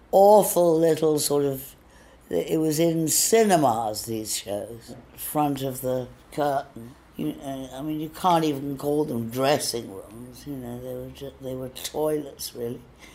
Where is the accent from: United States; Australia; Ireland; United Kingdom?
United Kingdom; Reading, South East England; I was just a little English girl growing up in England, in Reading